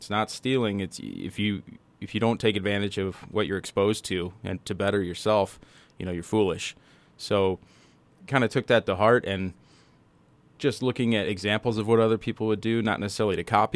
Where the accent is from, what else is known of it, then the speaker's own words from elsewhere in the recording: Colorado, United States; now in Billings, United States; And then my wife is from Billings up here, and I'm from Colorado. We went to school in Colorado.